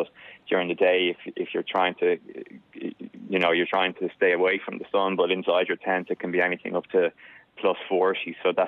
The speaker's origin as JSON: {"language": "English", "town": "Dublin", "region": "Leinster", "country": "Ireland", "said": "I come from Dublin"}